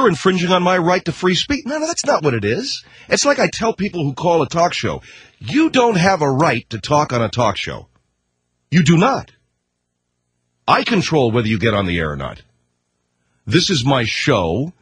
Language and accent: English; Ireland; because I'm good looking and I'm Irish and I got the love of Jesus in my beautiful blue eyes